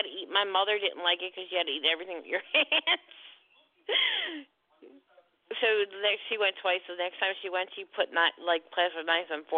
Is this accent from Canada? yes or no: no; Philadelphia, Pennsylvania, United States; You know how I'm from Philadelphia. Go Philly.